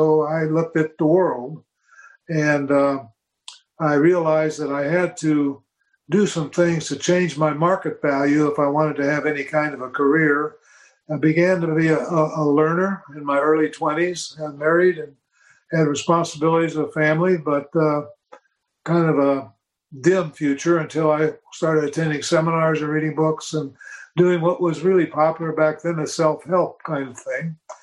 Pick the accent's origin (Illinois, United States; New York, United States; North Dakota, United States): Illinois, United States; Crystal Lake; I grew up in Crystal Lake, Illinois, which was, when I was there as a child, a rural community about 55 miles northwest of Chicago.